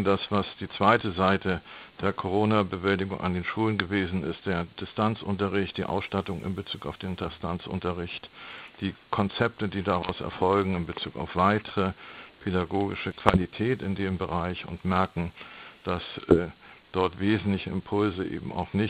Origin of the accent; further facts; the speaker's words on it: Schleswig-Holstein, Germany; Ich komme hier aus dem Norden, aus Schleswig-Holstein